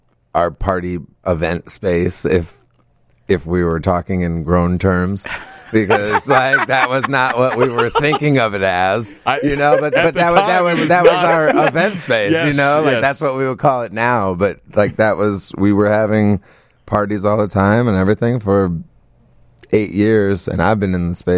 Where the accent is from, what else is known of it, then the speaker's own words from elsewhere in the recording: Chicago, Illinois, United States; Born and raised in Wicker Park.